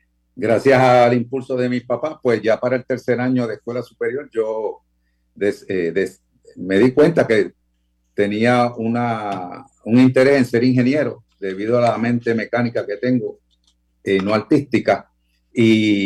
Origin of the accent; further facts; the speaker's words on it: Santurce, Puerto Rico; born there; yo nací en Santurce, en el Hospital Pavía, que todavía está por allí, la parada 22, en el 1945